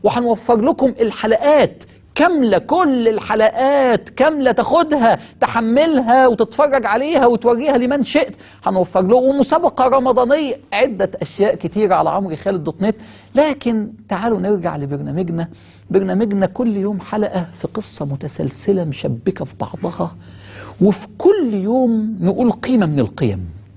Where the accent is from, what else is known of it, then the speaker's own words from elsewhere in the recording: Egypt; وانا مصري